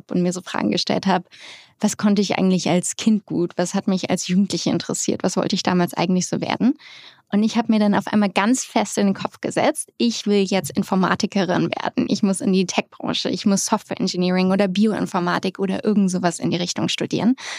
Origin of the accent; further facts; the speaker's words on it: Hamburg, Germany; Ich bin Hamburgerin aus St. Georg, ganz genau.